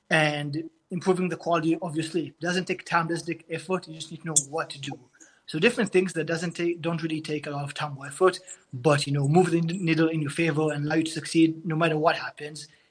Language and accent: English; Israel; now in China; I'm from Israel. When I was six, my family and I moved to China, and this was in 2004